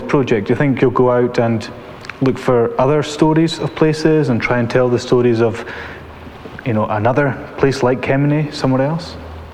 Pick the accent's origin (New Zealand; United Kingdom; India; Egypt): United Kingdom; Isle of Skye, Scotland; so I was raised in the Isle of Skye when I was very young